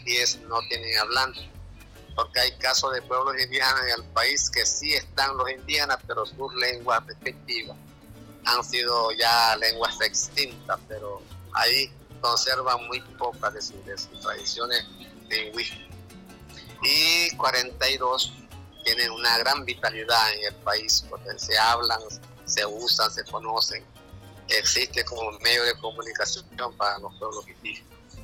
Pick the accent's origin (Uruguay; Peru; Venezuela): Venezuela; debemos partir de nuestros idiomas originarios como venezolanos